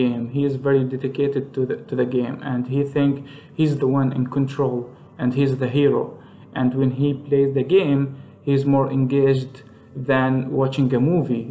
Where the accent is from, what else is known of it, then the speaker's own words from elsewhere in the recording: Palestine; I am from Palestine.